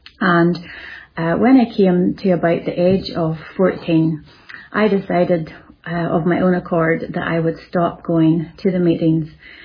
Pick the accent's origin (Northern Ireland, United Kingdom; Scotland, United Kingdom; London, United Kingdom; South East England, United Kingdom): Northern Ireland, United Kingdom; now in Greenville, United States; I was born and raised in Northern Ireland, and we now live in Greenville, South Carolina, in the United States of America.